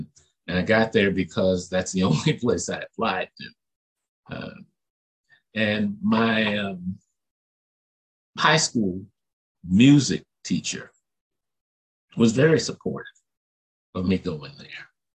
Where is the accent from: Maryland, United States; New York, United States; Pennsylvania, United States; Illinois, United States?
Maryland, United States; Baltimore; I grew up in Baltimore in a community where the question wasn't, are you going to college?